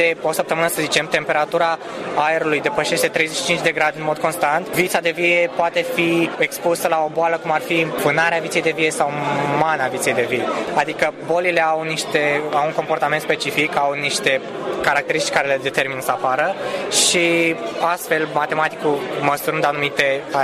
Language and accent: Romanian; Bucharest, Romania; sunt din București și sunt student la Facultatea de Automatică și Calculatoare în anul al treilea.